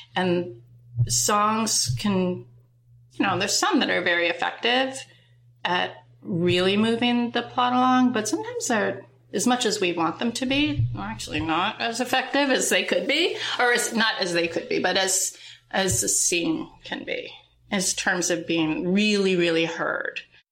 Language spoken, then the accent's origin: English; Minnesota, United States; because we grew up in Minnesota